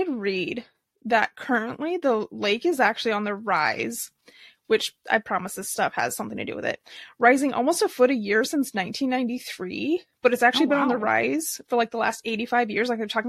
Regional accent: Nebraska, United States; Which I don't know how I've been born and raised in Nebraska.

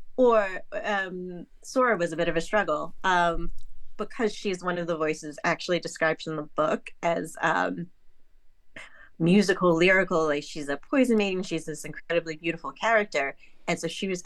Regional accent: New York City, New York, United States; I grew up in New York City

